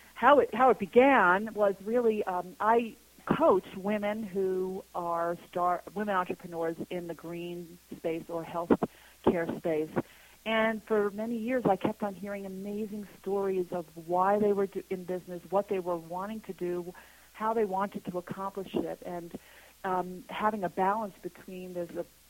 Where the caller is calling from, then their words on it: Santa Fe, New Mexico, United States; Yes, I am in Santa Fe, New Mexico.